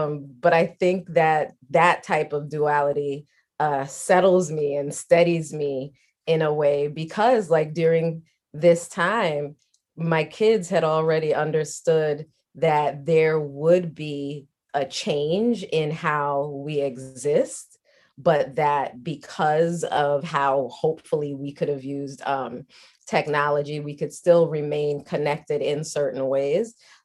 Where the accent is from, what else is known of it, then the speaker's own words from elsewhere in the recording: Liberia; also born or lived in Flushing, New York; now in United States; I was born in Flushing, New York, but then like pretty much soon after that, my mom was like, I don't really know how to take care of a baby. So let me send you to Liberia to my mom who can do that.